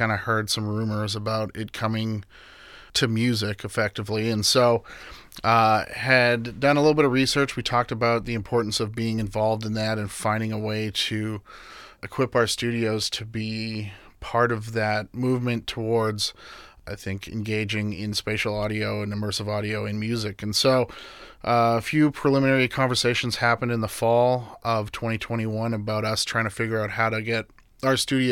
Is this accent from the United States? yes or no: no; Winnipeg, Manitoba, Canada; I'm originally from Canada, Winnipeg, Manitoba. I grew up somewhat around the industry.